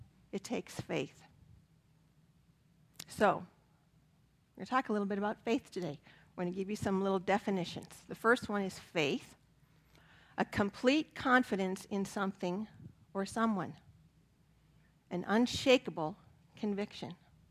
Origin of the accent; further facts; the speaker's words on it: Nebraska, United States; also born or lived in Wisconsin; And though I grew up in Nebraska, my roots … roots are in Wisconsin.